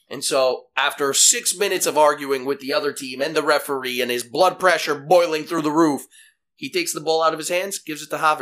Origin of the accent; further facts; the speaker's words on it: Italy; Listen, growing up in Italy, I remember all these stray dogs and cats that would come after you when you're walking home from the grocery store.